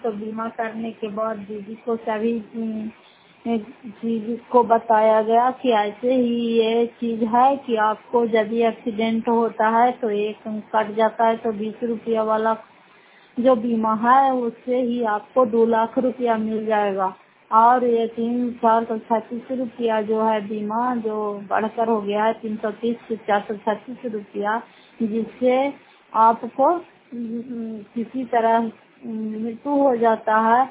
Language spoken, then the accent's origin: Hindi; Fatehpur, Bihar, India; घर फतेहपुर पंचायत मकरौता जिला नालंदा करातकरा ब्लॉक की निवासी हूँ।